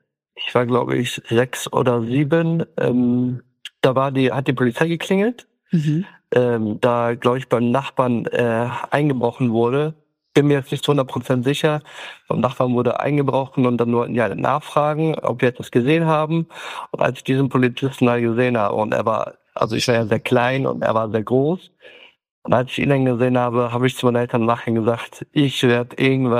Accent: Kars, Kars Province, Turkey; German is a second language; now in Germany; Wir kommen ja aus der Grenze Armenien, aus Kars 36.

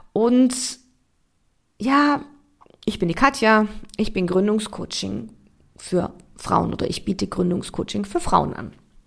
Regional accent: Heilbronn, Baden-Württemberg, Germany; Naja, ich weiß, Heilbronn ist jetzt nicht die Obermultikulti-Kulturstadt, dennoch ist es mein Heimatland. Und ich habe mir vorgenommen, mein allererstes Live-Event in meiner Heimatstadt zu machen.

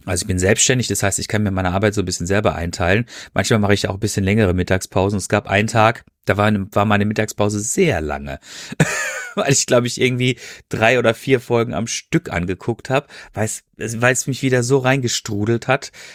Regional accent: Freiburg, Baden-Württemberg, Germany; born there; now in Ruhr, Germany; ich wohne ja hier im Ruhrgebiet und ich bin gebürtig aus Freiburg.

